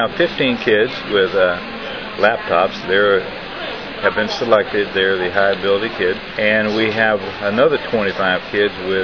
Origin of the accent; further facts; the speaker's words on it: Arkansas, United States; Yes, I grew up in Arkansas in what you might say the backwoods, very, very remote region of the state.